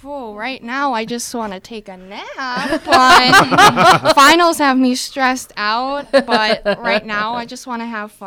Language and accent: English; North Fond du Lac, Wisconsin, United States; I was born and raised in North Fond du Lac.